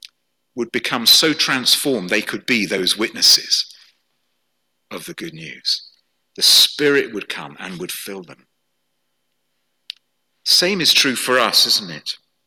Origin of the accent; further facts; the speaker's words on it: Guernsey; I come from Guernsey in the Channel Islands, hence my name. It's a French family. I was born and brought up there, did a lot of sailing.